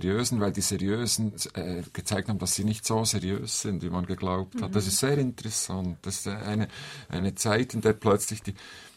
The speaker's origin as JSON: {"language": "German", "region": "Bern", "country": "Switzerland", "said": "Also da kann ich als Berner sagen"}